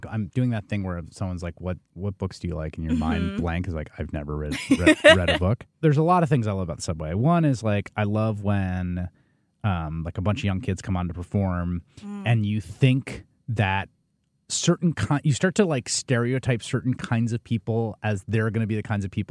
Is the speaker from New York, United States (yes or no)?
yes; New York City, New York, United States; I grew up in the Bronx in New York City. I've lived in New York, Chicago, and Washington are the places I lived for any extended period of time.